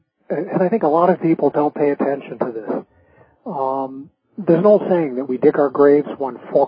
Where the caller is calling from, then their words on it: Los Angeles, California, United States; I'm out in Los Angeles.